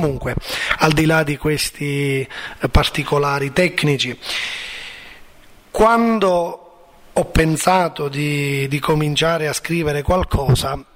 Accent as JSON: {"language": "Italian", "town": "Cammarata", "region": "Sicily", "country": "Italy", "said": "cioè siamo di Cammarata."}